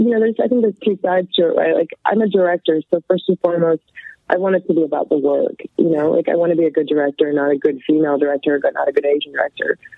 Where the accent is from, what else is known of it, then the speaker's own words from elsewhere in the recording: Canada; I grew up in Canada.